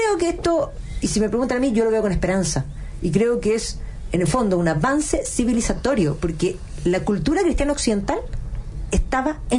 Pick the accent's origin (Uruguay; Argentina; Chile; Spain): Chile; Entonces le dije, soy chilena.